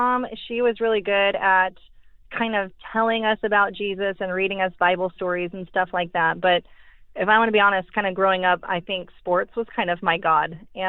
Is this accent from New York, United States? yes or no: no; St. Louis, Missouri, United States; born there; I was born in St. Louis and pretty small family.